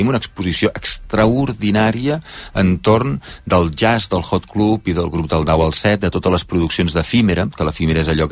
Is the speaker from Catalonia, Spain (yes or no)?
yes; Catalonia, Spain; perquè l'hem de fer nosaltres com a catalans aquesta tasca